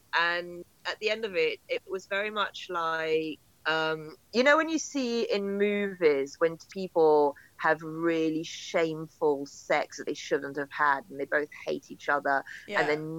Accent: France; Because I was brought up in France where it's so patriarchal

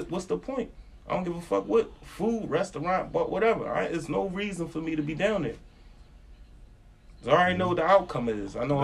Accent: Philadelphia, Pennsylvania, United States; I'm from Philly. I don't give a fuck how long I was living out here.

